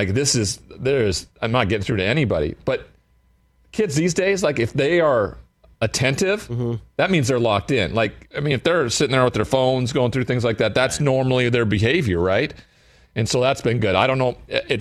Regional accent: Great Falls, Montana, United States; I'm from Great Falls, Montana. Like, there's been one guy drafted in the first round of the NFL draft, and that was like 1953.

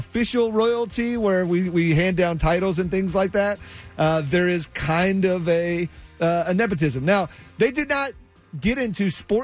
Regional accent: North Carolina, United States; Like, I grew up with it around me. I'm from North Carolina.

